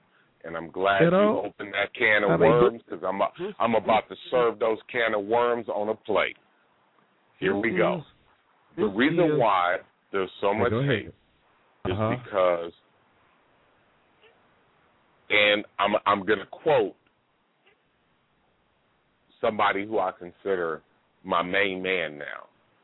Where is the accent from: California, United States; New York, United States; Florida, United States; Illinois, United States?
California, United States; Oakland; Man, all my partners that I grew up with in Oakland